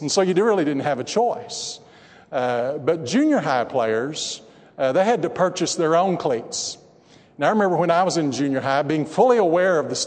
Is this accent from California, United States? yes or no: no; Texas, United States; my own money to Abilene, Texas, 79 miles away, because they didn't sell white football cleats in my hometown.